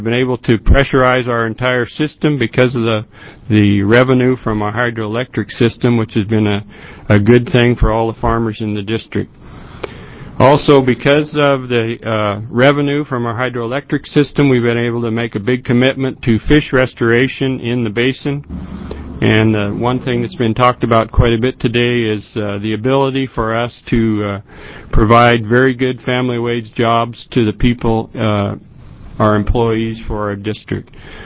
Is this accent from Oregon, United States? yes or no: yes; Parkdale, Oregon, United States; I'm a farmer from Parkdale, Oregon.